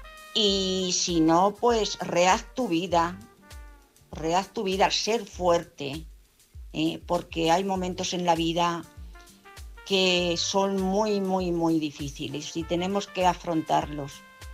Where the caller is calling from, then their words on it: Madrid, Community of Madrid, Spain; de Madrid.